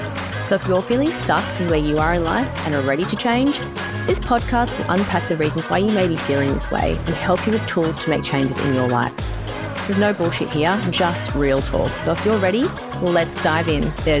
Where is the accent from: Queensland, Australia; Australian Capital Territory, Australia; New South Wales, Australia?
Australian Capital Territory, Australia; Canberra; So we grew up in Canberra and we grew up doing a lot of ballet.